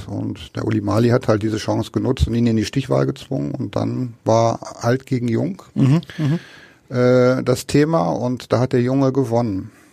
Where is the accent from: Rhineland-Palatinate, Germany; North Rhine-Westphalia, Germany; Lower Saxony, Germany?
Lower Saxony, Germany; Osnabrück; Ich bin aus Niedersachsen, aus Osnabrück